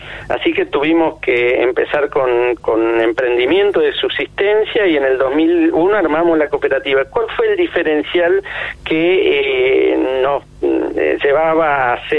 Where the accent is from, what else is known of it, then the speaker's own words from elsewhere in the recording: San José de Feliciano, Entre Ríos, Argentina; yo soy de Entre Ríos, de San José de Feliciano